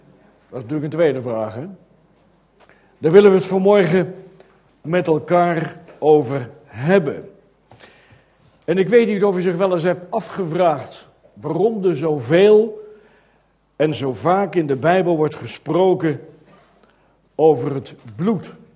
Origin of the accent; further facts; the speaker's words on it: Kampen, Overijssel, Netherlands; wij komen uit Kampen